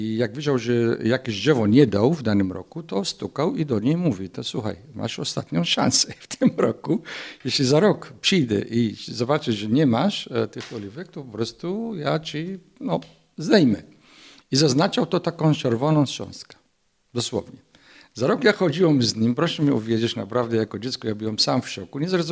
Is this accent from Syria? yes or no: yes; Syria; Polish is a second language; now in Poland; bo ja pochodzę z Syrii